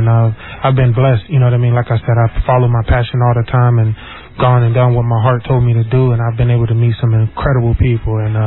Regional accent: Nigeria; now in United States; And you kind of hear that story a lot, too, you know what I mean, being Nigerian.

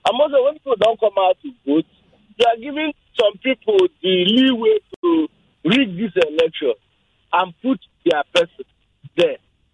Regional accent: Anambra, Nigeria; Coincidentally, I'm from Anambra.

